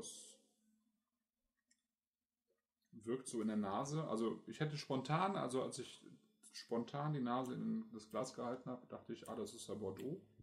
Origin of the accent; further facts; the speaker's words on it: Goch, North Rhine-Westphalia, Germany; Stattdessen haben sie dann eben meine Heimatstadt Goch irgendwie zu 95% platt gemacht.